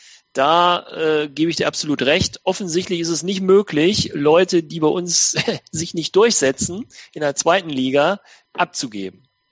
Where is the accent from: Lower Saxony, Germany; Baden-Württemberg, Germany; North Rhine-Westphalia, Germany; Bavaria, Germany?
Lower Saxony, Germany; Ich komme ja aus Südniedersachsen und diese kurzen Anfahrtswege ist natürlich grandios für mich, ne?